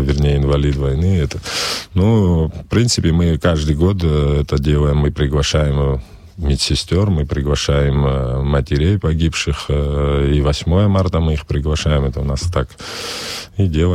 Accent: Shitskvara, Abkhazia, Georgia; Вот сейчас в моем родном селе в Шицкварах 11 учеников.

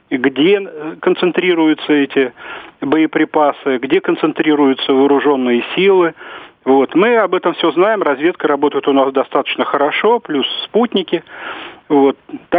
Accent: Sevastopol, Ukraine; also born or lived in Kyiv; Жил в Севастополе, родился в Киеве. Поэтому, наверное, вот это и передалось.

